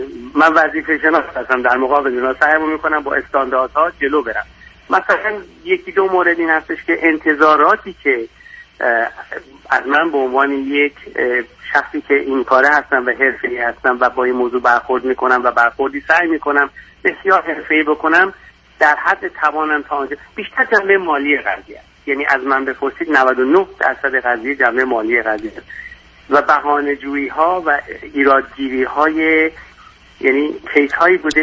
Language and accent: Persian; Iran; من خودم ایرانی هستم، از اون فرهنگ هستم، من دیپلم دبیرستانم و از اون مملکت گرفتم و بقیه کارامو اینجا انجام دادم.